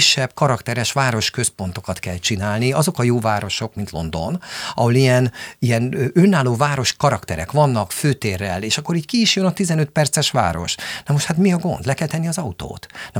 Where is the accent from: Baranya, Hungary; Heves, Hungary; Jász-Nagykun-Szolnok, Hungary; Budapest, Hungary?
Budapest, Hungary; born there; mint városi … aki itt születtem, itt élek